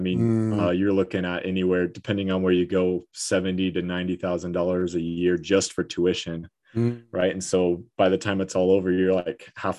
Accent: Arizona, United States; also born or lived in Utah; now in Denver, United States; So I'm from Arizona actually. So, grew up in Arizona. That's where I met my wife as well. We went to high school together, and then, went to Utah for my undergraduate, and now I'm in Denver for dental school.

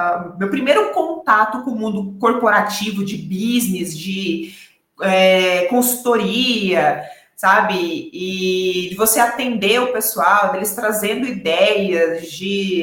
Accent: Unaí, Minas Gerais, Brazil; Eu sou do interior de Minas Gerais, numa cidade chamada Unaí, uma pacata cidade do Noroeste Mineiro, pacata nada.

